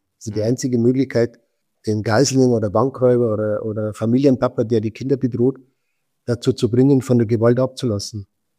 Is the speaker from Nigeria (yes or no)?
no; Switzerland; ich bin ein Schweizer